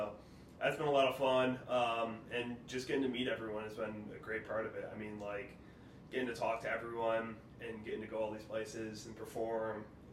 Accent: Detroit, Michigan, United States; now in Cleveland, United States; I'm originally from Detroit, but I also am now living in Cleveland

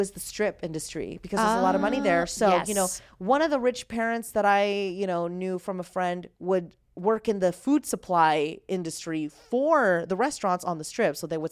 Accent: Las Vegas, Nevada, United States; I grew up in the fabulous Sin City of Las Vegas, Nevada.

